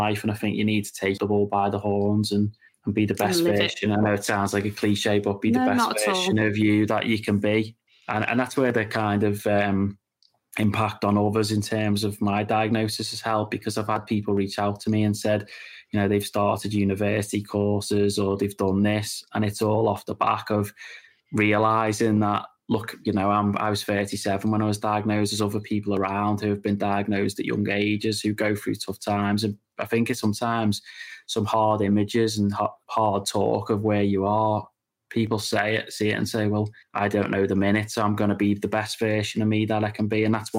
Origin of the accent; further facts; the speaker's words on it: Claughton, North West England, United Kingdom; also born or lived in Las Vegas, United States; I'm born and raised in Claughton on the Wirral, so, and I've lived there near enough my whole life. Did have a little spell where I lived in Las Vegas for a period